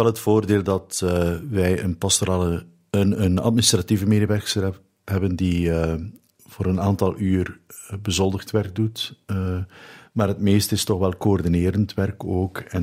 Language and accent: Dutch; Menen, West Flanders, Belgium; Nee. Ik ben een West-Vlaming. Ik ben geboren in Menen, maar mijn ouders wonen in Dadenzelen.